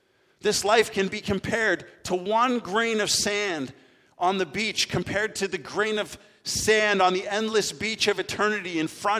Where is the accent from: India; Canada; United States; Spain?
Canada; I'm Canadian. I'm from Canada. I have been there. I have walked the ground. My whole life has been there.